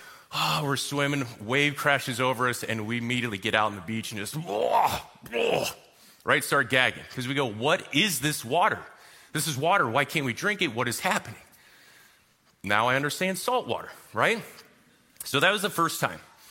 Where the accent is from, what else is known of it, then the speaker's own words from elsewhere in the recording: Kansas, United States; I am a Kansas boy, okay? So I'm from Kansas, the west side of Kansas, where there is nothing.